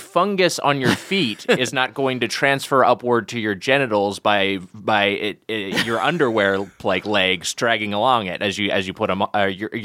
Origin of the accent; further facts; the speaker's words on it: California, United States; We're both from SoCal.